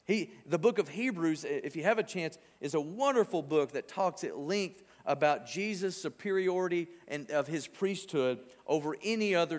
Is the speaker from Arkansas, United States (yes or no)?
yes; Arkansas, United States; And I was able to spell that right, even though I'm from Arkansas.